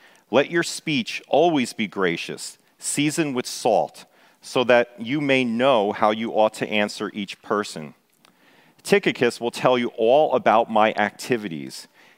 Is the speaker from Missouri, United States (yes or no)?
no; Florence, Kentucky, United States; I'm from Florence, Kentucky, with my wife and 8 children.